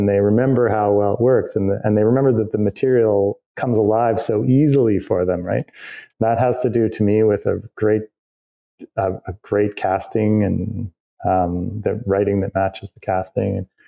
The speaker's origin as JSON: {"language": "English", "country": "Canada", "said": "I'm a Canadian and I built my career in Canada"}